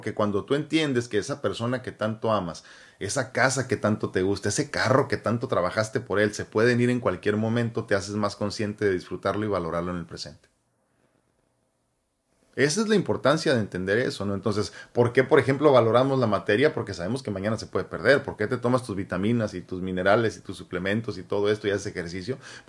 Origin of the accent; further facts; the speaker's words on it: Mexico; te siento como mexicano, como persona, como humano